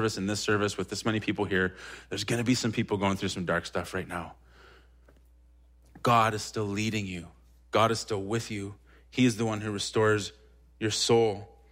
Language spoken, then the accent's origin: English; Winnipeg, Manitoba, Canada; Growing up in Winnipeg, we were part of car clubs